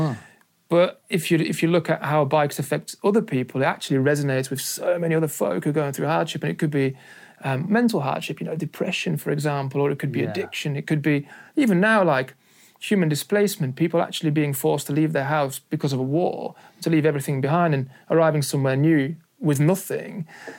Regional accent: Flanders, Belgium; first language Flemish; English is a second language; Yeah, that's my mother tongue. Yeah.

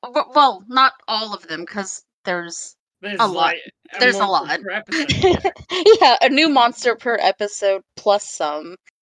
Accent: Sweden; from Sweden.

